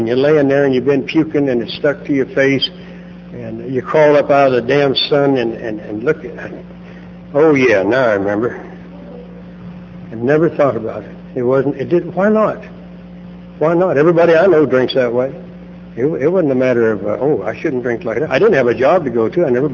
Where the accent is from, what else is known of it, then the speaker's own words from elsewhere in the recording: Bakersfield, California, United States; Born and raised in Bakersfield. I like to say that's a good reason to start drinking.